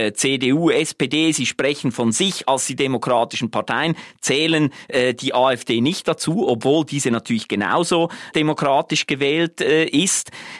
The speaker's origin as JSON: {"language": "German", "country": "Switzerland", "said": "Also ich möchte das jetzt nicht einfach sozusagen als meine Schweizer Perspektive anbieten"}